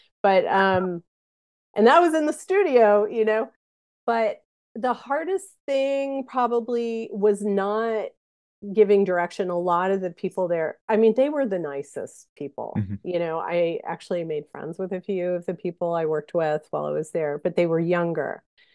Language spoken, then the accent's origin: English; Louisville, Kentucky, United States; accent: Southern; But if I get mad or I'm around Southerners, it starts to come out. Yeah, because I'm from Louisville.